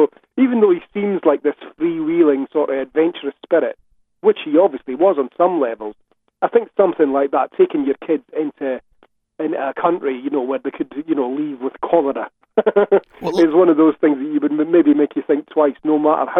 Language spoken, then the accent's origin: English; Scotland, United Kingdom; I think, I mean, look, I'm Scottish, man, right?